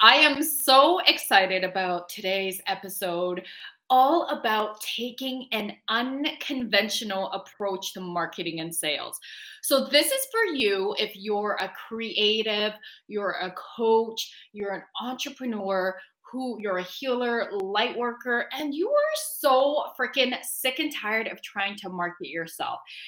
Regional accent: Canada; It's out in the UK, but we are Canadian.

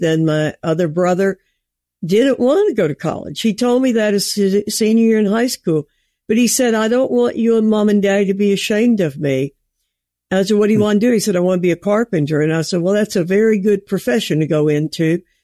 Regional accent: Avery County, North Carolina, United States; I grew up in Avery County in the mountains of North Carolina. And as I said, very poor, lived in houses with no electricity, no running water, only rental houses till I was 14.

